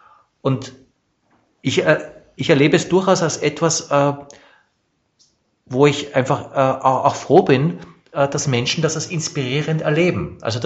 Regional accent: Austria; now in Frankfurt, Germany; du bist Holländer, ich bin Österreicher, du bist Berliner. wir leben hier in Frankfurt

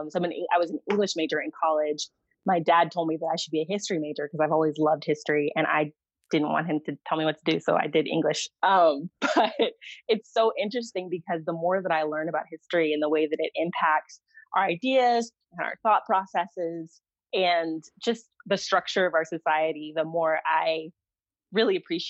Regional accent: Houston, Texas, United States; also born or lived in Oxford, United Kingdom; I grew up in Houston, Texas, and my dad was always a pastor my entire childhood. We did a short stint in Oxford in the UK while he was, studying for his graduate degree, came back to Texas

